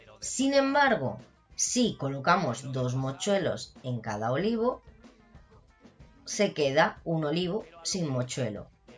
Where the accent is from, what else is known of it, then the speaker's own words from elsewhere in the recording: Castilla-La Mancha, Spain; como buena manchega, es un árbol que me encanta, me chifla